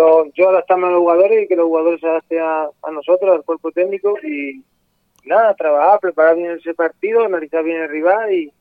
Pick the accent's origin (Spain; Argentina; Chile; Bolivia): Spain; Arroyomolinos de León, Andalusia; Sí, soy de Arroyo Molino de León, pero estoy ya, perdón, desde hace unos años viviendo en Cabeza de Vaca.